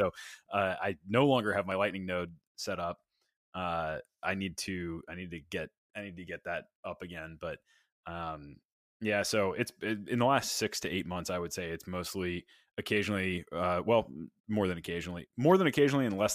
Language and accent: English; North Carolina, United States; So I'm from Kakalaki.